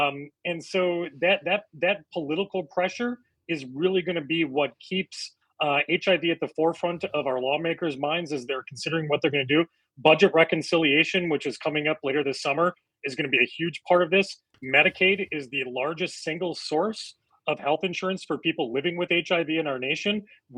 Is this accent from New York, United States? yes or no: no; Eau Claire, Wisconsin, United States; For the folks who might be listening in from far northern Wisconsin, I grew up in Eau Claire.